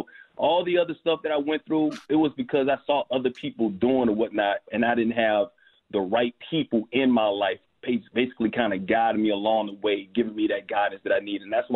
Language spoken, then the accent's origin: English; Alabama, United States; also born or lived in Bronx, New York; Yeah, I was born in the Bronx. I'm always going to be a New York dude, but Alabama is where my roots are. You know, that's where my formative years of my life. So I call myself a kind of a country boy.